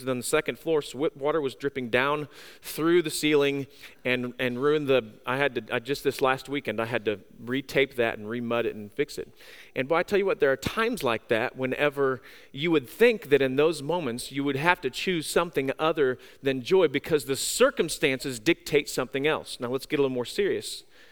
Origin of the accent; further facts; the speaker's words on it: St. Louis, Missouri, United States; I grew up around the St. Louis area, and so I grew up on White Castle.